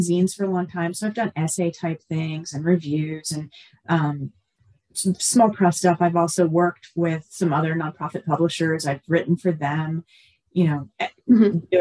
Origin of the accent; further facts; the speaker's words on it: Miami, Florida, United States; born there; I was born in Miami, but I've lived in Maryland the last couple of decades.